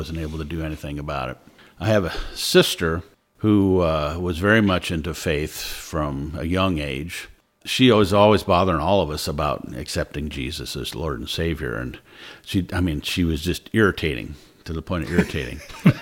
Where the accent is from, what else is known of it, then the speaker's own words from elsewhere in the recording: Dover, Ohio, United States; also born or lived in Columbus, Ohio; Well, I was born in Columbus, Ohio. We moved around the state and ended up in Dover, Ohio. And it was there that I had graduated from high school.